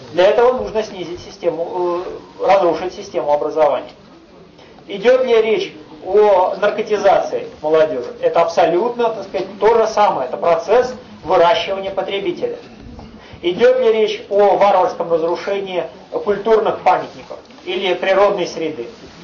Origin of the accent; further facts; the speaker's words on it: Saint Petersburg, Russia; из Петербурга, Ленинграда.